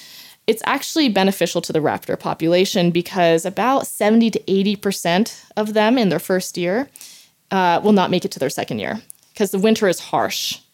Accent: New Jersey, United States; moved away as an adult; At 18, I moved out to Utah. I'm originally from New Jersey, where it's quite industrial, right?

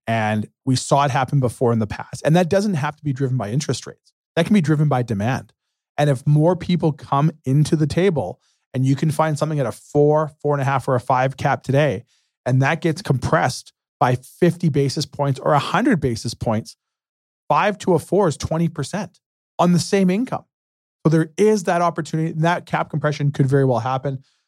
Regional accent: Canada; me as a Canadian

